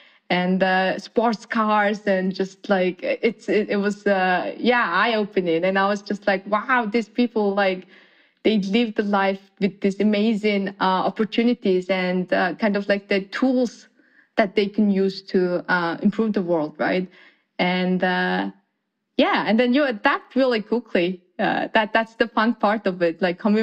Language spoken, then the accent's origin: English; Mongolia; So growing up in Mongolia, I come from the countryside, actually not the Ulaanbaatar, the capital city where 1 million people live. And the total population of Mongolia is 3 million. So, you know, I come from a town of less than 100,000 people. I think it was at the time around like 50,000 people. And it was a very small town.